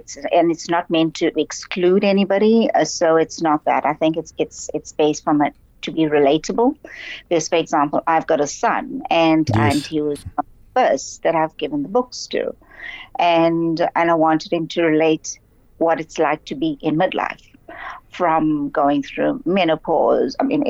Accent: South Africa; born there; also born or lived in India; I'm South African born, but I've done quite a lot of work in India as well.

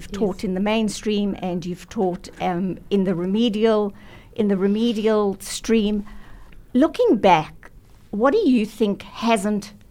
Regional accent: Vereeniging, Gauteng, South Africa; Now, I come from Vereeniging, and I went to King David for Standard 9, what was Standard 9 in matric, and it was a culture shock for me.

